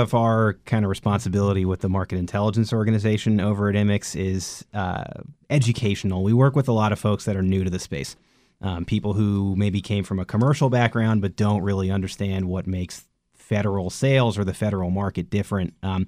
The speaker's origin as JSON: {"language": "English", "region": "New York", "country": "United States", "lives_now": "Washington, United States", "said": "Unlike Tom, I am from New York, which I would argue is a much better origin story. Went to college in Pennsylvania and then ended up here."}